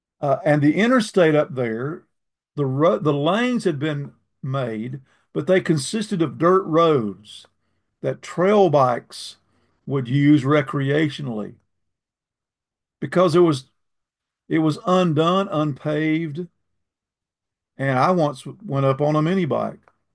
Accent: Tryon, North Carolina, United States; Where I grew up in Tryon, North Carolina, there was a road that ran from Tryon to Saluda, a two-lane road, Highway 176.

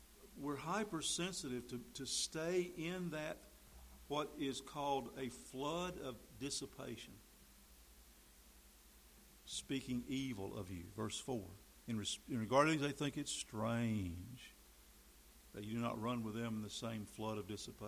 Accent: North Carolina, United States; when my home state of North Carolina was not allowed by the mighty NCAA of hosting any tournament games

